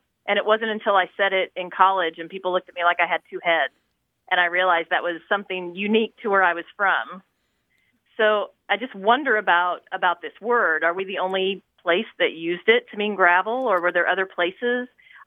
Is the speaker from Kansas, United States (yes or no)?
yes; Kansas, United States; now in Indianapolis, United States; I grew up in Southeast Kansas.